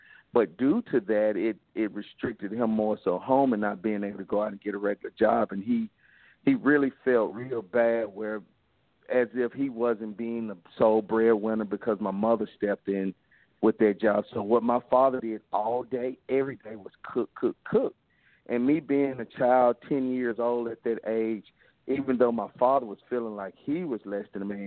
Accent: Mississippi, United States; Growing up in Mississippi, we did things from making pizzas from scratch, of course. We did a lot of stuff with chickens because we had a chicken farm.

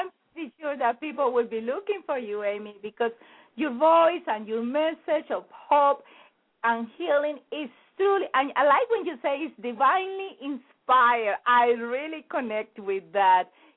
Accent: Colombia; accent: Colombian; English is a second language; You know, many people have problems with my Colombian accent, so I'm used to that.

